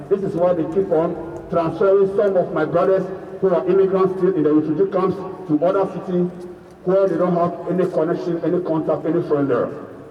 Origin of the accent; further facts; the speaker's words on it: Accra, Greater Accra, Ghana; now in Freiburg, Germany; I come from Ghana, Accra.